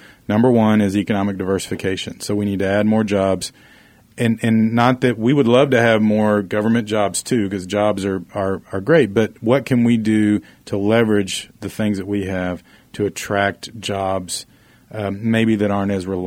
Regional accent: Oklahoma, United States; my hometown is a little town in southwest Oklahoma that has struggled for a number of years in these same issues

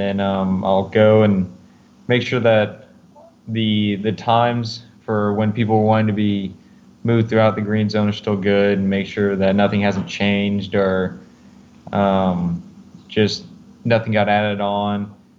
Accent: Derby, United States; also born or lived in Oklahoma; I grew up in Derby. I went to the high school there for a little while. Midway through high school, I moved to Oklahoma.

